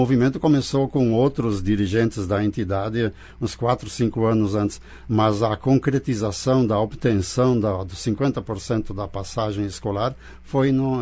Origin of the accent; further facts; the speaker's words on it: Arroio Canoas, Rio Grande do Sul, Brazil; Da localidade onde nasci é Arroio Canoas, Arroio Canoas. Distrito de Barão.